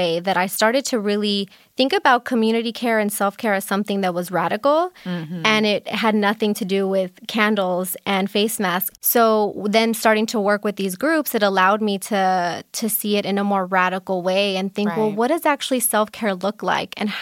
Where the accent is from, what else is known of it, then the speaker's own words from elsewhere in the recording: Los Angeles, California, United States; Yeah, so I am also born and raised in Los Angeles. I'm a first generation Peruana Mexicana.